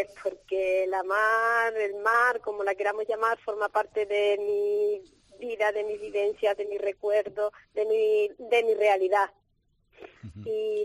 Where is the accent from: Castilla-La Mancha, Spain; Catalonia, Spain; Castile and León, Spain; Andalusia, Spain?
Andalusia, Spain; Huelva; now in Aljaraque, Spain; yo soy onubense, lo que pasa es que vivo en Aljaraque.